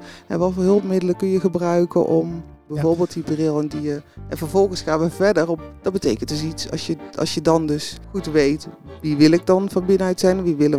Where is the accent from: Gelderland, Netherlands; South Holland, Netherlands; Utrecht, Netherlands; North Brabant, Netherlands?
North Brabant, Netherlands; Hank; Ik kom uit Brabant, ja. In een dorp tussen Gorinchem en Breda woon ik eigenlijk al mijn hele leven.